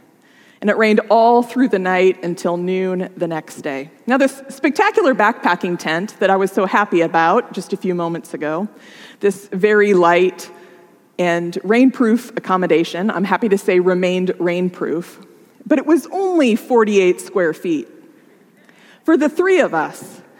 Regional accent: Nebraska, United States; now in California, United States; I grew up in Nebraska going to the Rocky Mountains, which are beautiful and dramatic, but just a little bit gentler. Our Sierras here in California require that you go up and down and up and down.

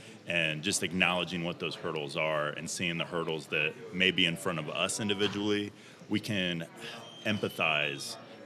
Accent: Indiana, United States; As a gay man growing up in Indiana in a pretty working class, blue collar family, I get it, but I don't get it exactly.

